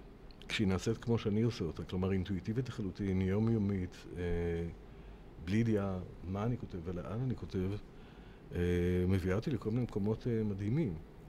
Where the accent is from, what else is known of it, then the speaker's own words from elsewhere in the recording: Ramat HaSharon, Central District, Israel; אני גדלתי ברמת השרון, וכשגדלתי ברמת השרון, באמת נורא נורא חם שם בקיץ, ביולי-אוגוסט.